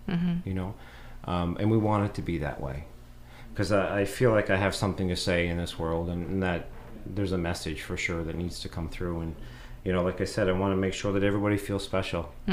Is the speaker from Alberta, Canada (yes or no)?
no; Cape Breton, Nova Scotia, Canada; I grew up in Cape Breton in a coal mining house with three small bedrooms